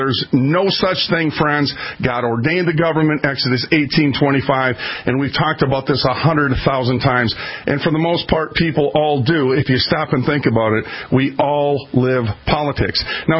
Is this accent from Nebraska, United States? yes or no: no; Minnesota, United States; I'm from Minnesota, not Ohio.